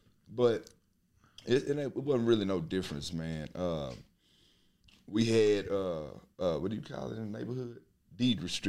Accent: Texas, United States; I am originally from Most City, Texas. Man, I'm from the old part, what they used to say, with the green stop sign.

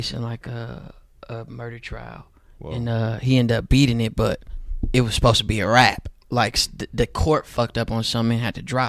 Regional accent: Oakland, California, United States; I mean, I told like my close partners, but you know, I'm from Oakland. My story isn't even that unique when it comes to like hardships.

